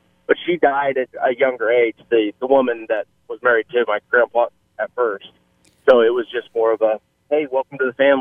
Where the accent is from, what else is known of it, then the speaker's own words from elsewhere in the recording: Wichita, Kansas, United States; moved away; Anyways, I'm actually from Wichita, Kansas, just moved up here approximately a year ago